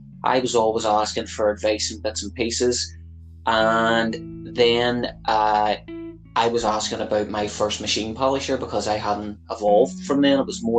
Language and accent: English; Belfast, Northern Ireland, United Kingdom; and look, I hail from Belfast, and the whole green and orange Catholic Protestant thing was a big thing.